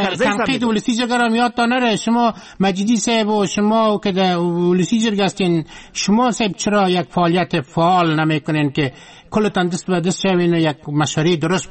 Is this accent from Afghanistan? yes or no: yes; Afghanistan; ما شما افغان هستیم